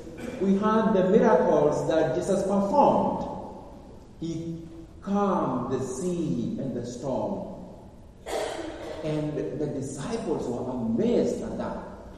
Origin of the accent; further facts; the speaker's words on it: Kenya; if I went back home, my own village where I grew up in Kenya, they know me.